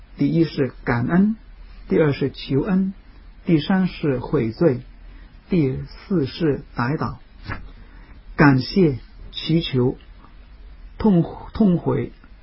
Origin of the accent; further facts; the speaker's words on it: Hong Kong; 我能够以身为教友为荣，以身为学生为荣，以身为中国人、香港人为荣。